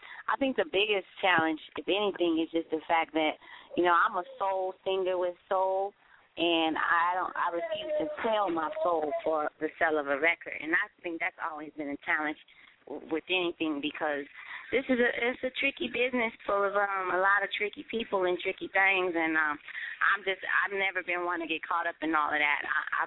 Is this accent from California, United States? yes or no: yes; Los Angeles, California, United States; I'm from South Central LA. How about that? That's south.